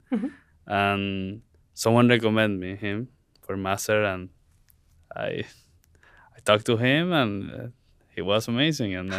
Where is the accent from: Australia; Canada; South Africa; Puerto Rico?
Puerto Rico; now in Milwaukee, United States; Puerto Rico, I've been in Puerto Rico 26 years in hot, very hot weather all the time.